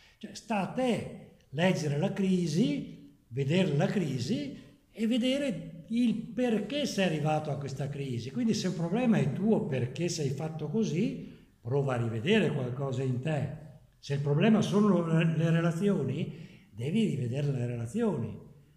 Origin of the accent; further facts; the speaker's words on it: Vicenza, Veneto, Italy; io sono vicentino, quindi i vicentini sono così e via dicendo